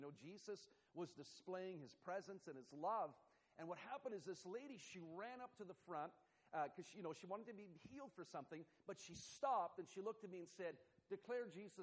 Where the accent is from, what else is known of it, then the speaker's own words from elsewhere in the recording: Canada; And so I am so glad I am Canadian.